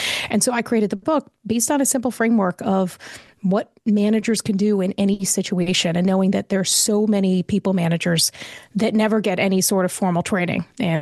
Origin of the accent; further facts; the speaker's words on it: Louisville, Kentucky, United States; now in Atlanta, United States; I am currently based in Atlanta, Georgia, but I grew up in Louisville, Kentucky, and I have worked at KFC.